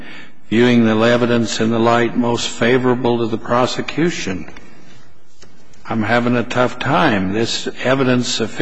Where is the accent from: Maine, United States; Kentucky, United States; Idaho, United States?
Idaho, United States; and I don't know how to say his name because I'm from Idaho